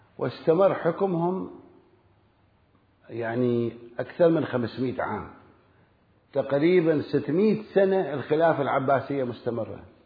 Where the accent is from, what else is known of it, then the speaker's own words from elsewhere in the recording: Karbala, Karbala Governorate, Iraq; كان عندنا في كربلاء بالمناسبة، كان عندنا في كربلاء